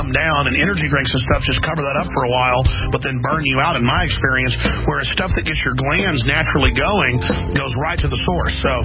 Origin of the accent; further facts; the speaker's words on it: Texas, United States; And as a man, as a human, as an American, as a Texan, I take that really personal.